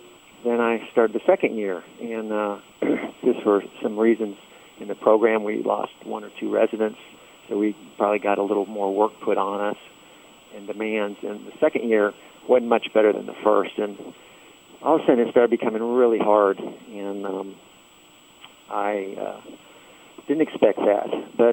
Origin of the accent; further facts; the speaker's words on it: Florida, United States; As I grew up in South Florida, I loved skin diving in the ocean